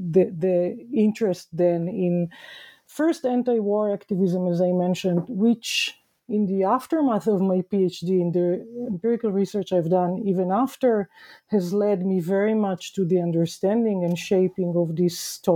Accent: Israel; Growing up in Israel in the 1970s and 1980s

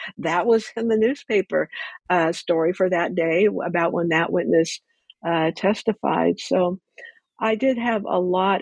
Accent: Ventura, California, United States; I grew up in Ventura

